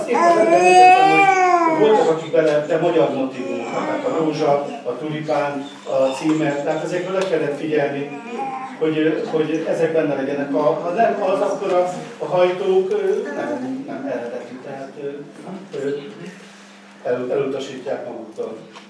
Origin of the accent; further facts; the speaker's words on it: Kőszeg, Vas, Hungary; born there; és mint katona került Kőszegre, és én már itt születtem 57 évvel ezelőtt